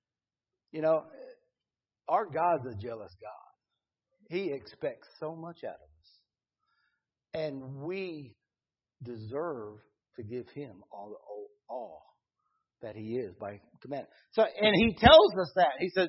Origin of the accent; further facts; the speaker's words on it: United States; You know, I grew up on the Dan River. I know about leaping in with 2 feet. I did it my whole life.